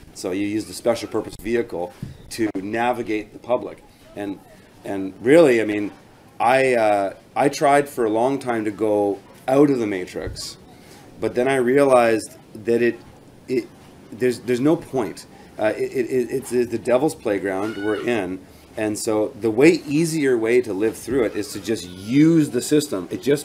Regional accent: Canada; I'm a Canadian, but my people, as far as the United States go, are Southerners. I go down to Tennessee, Arkansas, those places, that's people

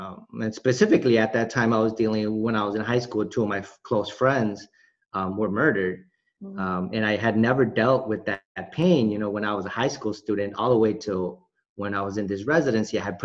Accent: Chicago, Illinois, United States; born or raised there; also born or lived in Guadalajara, Mexico

